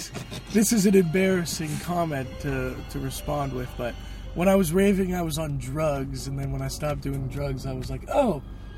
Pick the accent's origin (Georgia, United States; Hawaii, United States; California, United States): California, United States; Yeah, I was born and raised in California.